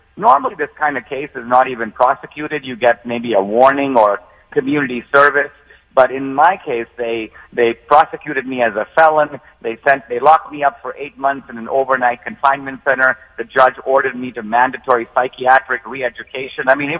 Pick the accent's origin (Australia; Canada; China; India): India; now in United States; I was such a fan of cricket as a kid growing up in India